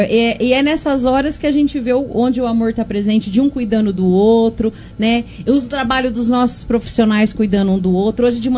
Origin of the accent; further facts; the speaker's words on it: Monte Alto, São Paulo, Brazil; eu sou daqui de Monte Alto.